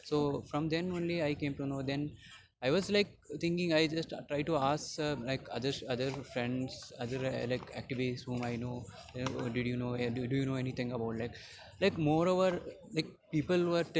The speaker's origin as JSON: {"language": "English", "town": "Kirimanjeshwara", "region": "Karnataka", "country": "India", "said": "Like from a village called Kirimanjeshwara in Udupi district."}